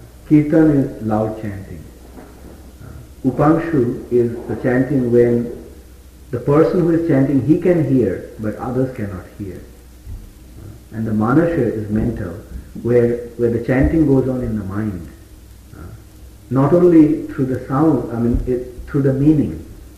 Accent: India; And I am Indian, so I know more than them.

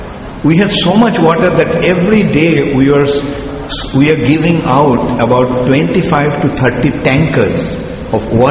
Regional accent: Ujjain, Madhya Pradesh, India; When I go to different countries and when they hear that I'm from Ujjain, oh, because there had been so much broadcasting in the TV that the scarcity of water in Ujjain.

